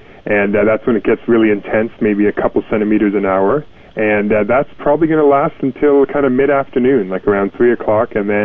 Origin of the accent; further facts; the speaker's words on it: London, Ontario, Canada; And I grew up in London, and I always thought, oh, maybe London gets a lot more snow than here.